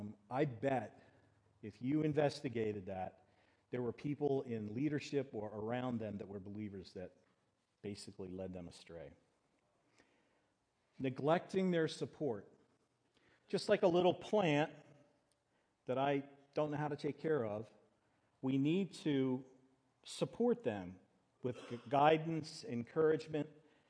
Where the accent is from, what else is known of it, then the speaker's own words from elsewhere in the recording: Philadelphia, Pennsylvania, United States; I grew up in Philly, and so we didn't have plants in Philadelphia.